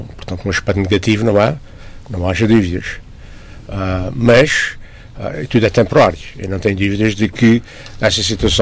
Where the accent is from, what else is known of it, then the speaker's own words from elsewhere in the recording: Portugal; now in United States; quando eu era jovem, estava em Portugal ainda